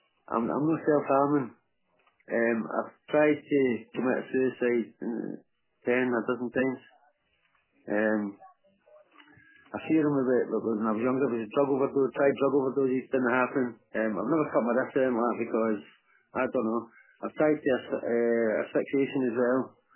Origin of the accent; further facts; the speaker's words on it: Glasgow, Scotland, United Kingdom; now in Fife, United Kingdom; I'm a Glaswegian, and I've been in Fife a long time, but my accent has weakened a bit.